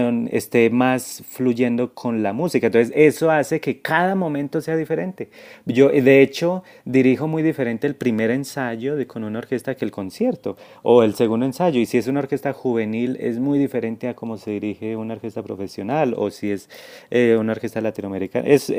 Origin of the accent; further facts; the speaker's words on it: Colombia; Para mí como director colombiano